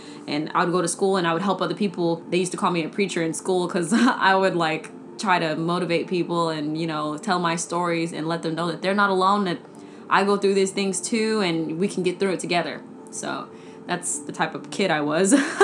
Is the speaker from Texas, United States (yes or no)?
yes; San Antonio, Texas, United States; also born or lived in Lubbock; I was born in Lubbock, Texas, and I was raised in San Antonio, Texas. I grew up without my father around. I'm mixed race. I'm Hispanic and Black, so I dealt with a lot of racism and things like that growing up in Texas.